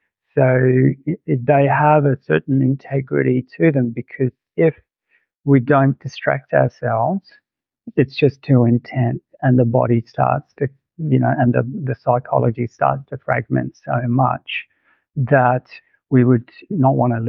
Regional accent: India; I grew up overseas in India in the mountains.

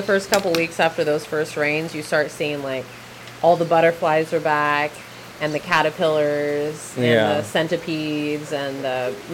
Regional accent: California, United States; this is really specific to us because we're from California, where it only rains in the wintertime. So the only rain we ever are used to was like freezing cold rain.

